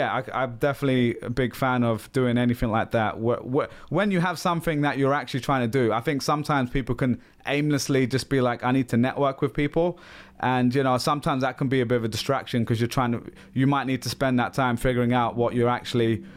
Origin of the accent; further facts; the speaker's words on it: London, United Kingdom; born there; I was born in London, you're born in the States.